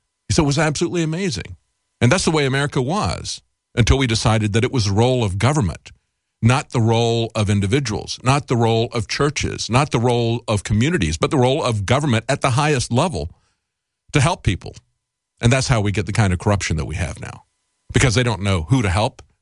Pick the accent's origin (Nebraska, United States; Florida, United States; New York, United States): Florida, United States; just like it was in Florida when I was growing up in Florida, the real election was a Democrat primary.